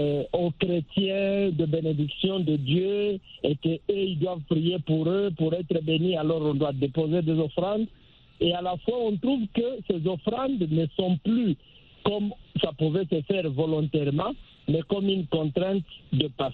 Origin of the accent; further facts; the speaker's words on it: DR Congo; chez nous, en République démocratique du Congo